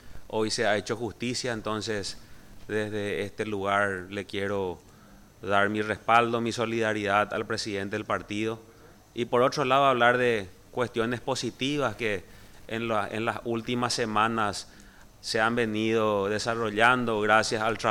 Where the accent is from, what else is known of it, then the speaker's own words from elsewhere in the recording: Paraguay; Hoy como paraguayo y por sobre todo también como colorado